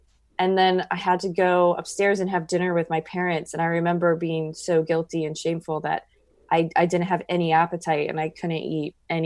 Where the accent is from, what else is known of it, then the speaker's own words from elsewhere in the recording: Iowa, United States; actually happened to me when I was growing up in Iowa and going to Catholic school for 13 years.